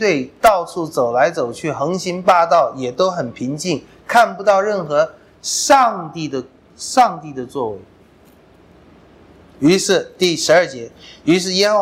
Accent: China; 我们中国人喜欢讲天道有常啊。

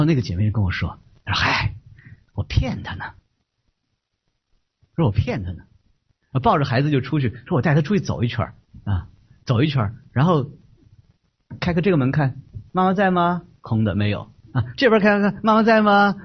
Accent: China; 因为我来自中国，我们大家都是中国人

